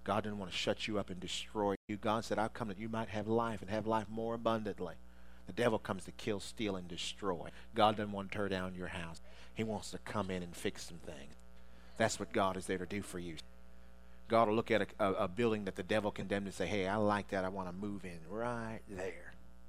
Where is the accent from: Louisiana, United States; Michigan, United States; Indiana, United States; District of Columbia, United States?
District of Columbia, United States; Washington; I'm from Washington, D.C. area, and there was one time when they just decided to refurbish the whole city.